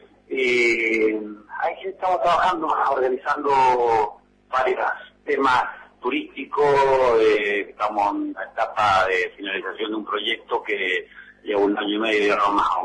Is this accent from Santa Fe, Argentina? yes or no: no; Tupungato, Mendoza, Argentina; yo vengo de Tupungato, hace ya 20 años que me vine